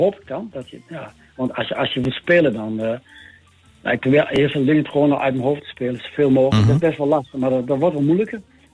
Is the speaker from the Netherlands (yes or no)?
yes; Netherlands; Maar ja, als echte Nederlander of Holland, weet je wel.